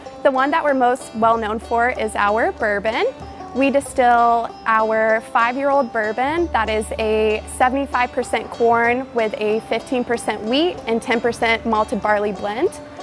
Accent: Cumming, Georgia, United States; also born or lived in Alpharetta; So Big Creek is an area in Georgia that we're native to. We're from the Cumming and Alpharetta area

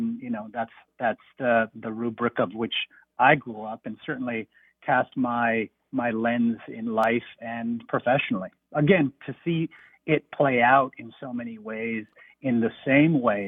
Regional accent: Southwest, United States; I myself was born and raised in the Southwest, and the roots go so far deep and back to its Hispanic identity

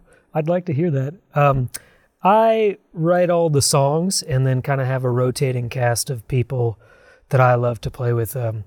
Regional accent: Decatur, Georgia, United States; I'm from Decatur, Georgia.

